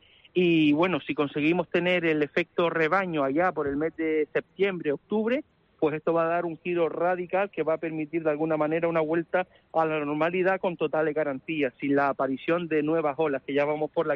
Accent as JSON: {"language": "Spanish", "region": "Canary Islands", "country": "Spain", "said": "Somos los canarios"}